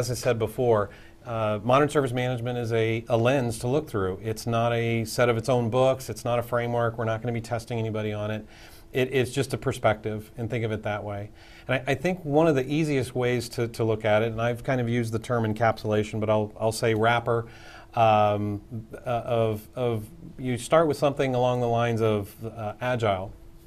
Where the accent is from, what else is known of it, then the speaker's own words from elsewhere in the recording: Ohio, United States; I'm from Ohio, and I'm seeing more and more roundabouts in our area